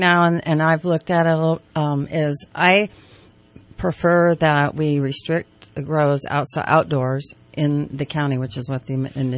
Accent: Reading, Pennsylvania, United States; I'm born and raised in Reading. So I have a lot of experience here in Reading

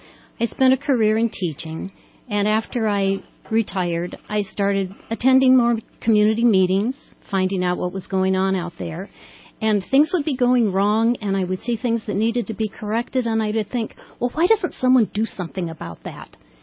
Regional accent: California, United States; I grew up in Southern California, an agricultural family. We had citrus groves.

